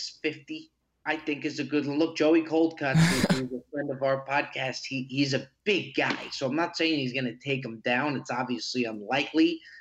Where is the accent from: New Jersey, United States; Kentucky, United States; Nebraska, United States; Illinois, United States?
New Jersey, United States; Yeah, so I'm from Jersey.